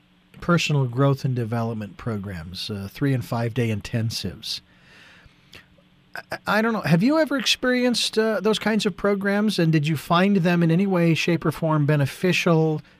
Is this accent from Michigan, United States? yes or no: no; Phoenix, Arizona, United States; I actually went to a retreat center north of Phoenix, my hometown, Phoenix